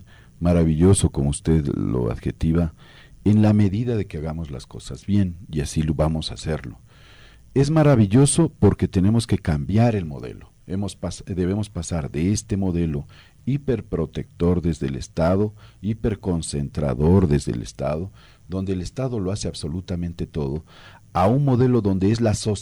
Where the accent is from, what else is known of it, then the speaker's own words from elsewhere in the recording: Tulcán, Carchi, Ecuador; also born or lived in Quito; Yo soy carchense, pastuso de pura cepa, digamos así. Nací en Tulcán. Mis padres son maestros. Mi padre ya ha fallecido, pero son maestros. Me pasé toda mi vida en Tulcán. Luego estudié en Quito.